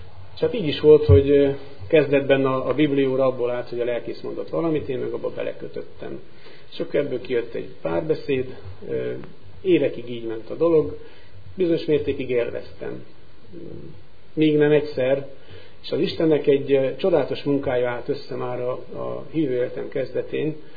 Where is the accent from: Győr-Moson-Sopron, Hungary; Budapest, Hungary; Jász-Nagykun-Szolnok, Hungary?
Jász-Nagykun-Szolnok, Hungary; Karcag; born there; Én karcagi születési vagyok, és református kerességű karcagi kun gyerekként születtem, és láttam meg a napvilágot. 20 éves korunkban, amikor összeházasodtunk, elköltöztünk Nógrád megyébe